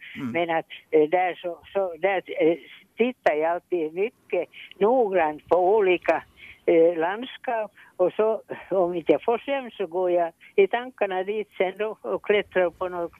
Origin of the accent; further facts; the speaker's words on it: Espoo, Uusimaa, Finland; born there; No, jag är född på Pentara i Esbo.